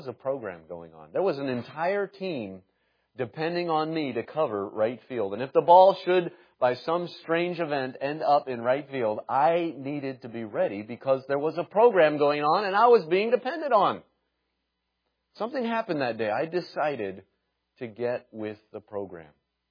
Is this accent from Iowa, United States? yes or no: no; Indiana, United States; moved away as an adult; Now, growing up in Indiana, we had "you" singular and "you" plural. But then I got married to my wife down in Chattanooga, and I learned a new dialect moving down.